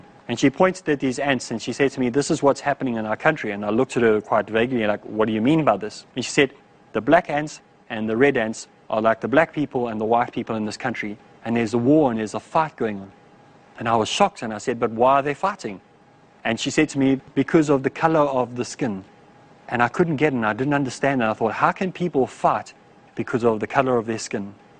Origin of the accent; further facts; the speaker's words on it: South Africa; Now, I come from South Africa, and so politics is a very important part of our lives and a very important part of our upbringing.